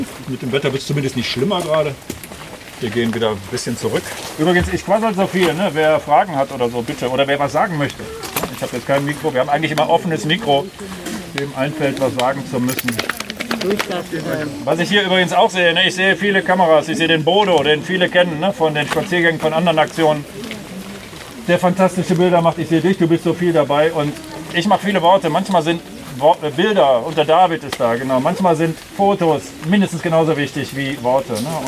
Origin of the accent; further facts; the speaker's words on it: Aachen, North Rhine-Westphalia, Germany; also ich komme aus Aachen, ne?